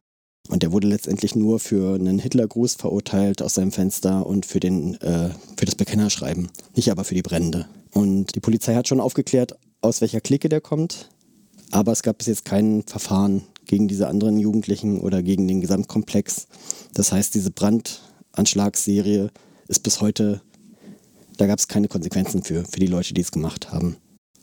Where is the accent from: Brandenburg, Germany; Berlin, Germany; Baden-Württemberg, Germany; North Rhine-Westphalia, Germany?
Berlin, Germany; Ich bin auch in der Nähe der Konrad-Wolf-Straße aufgewachsen, wo an den Wochenenden, wenn da BFC-Spiele waren, schwieriges Pflaster war